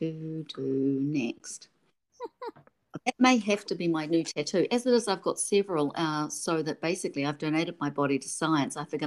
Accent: New Zealand; Now, I'm from New Zealand. We are an ingenious country. We have to be. We're an island. We're small.

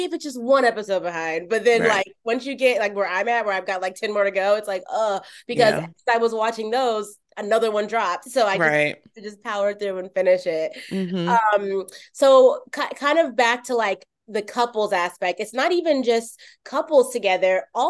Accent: United States; I'm so American and I feel so embarrassed admitting this, especially like having lived in multiple countries

